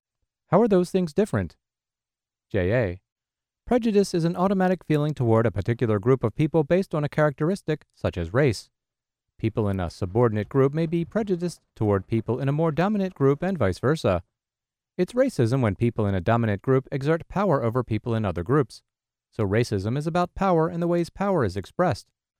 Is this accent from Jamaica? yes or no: yes; Jamaica; I grew up in Jamaica. Prejudice certainly exists there, but it was a black-dominated culture, and I never experienced racism while I lived there.